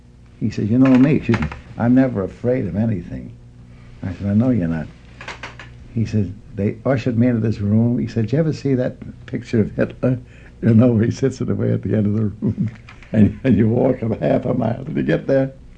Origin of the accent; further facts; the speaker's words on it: San Francisco, California, United States; They all knew I was from San Francisco because I was wearing a tie.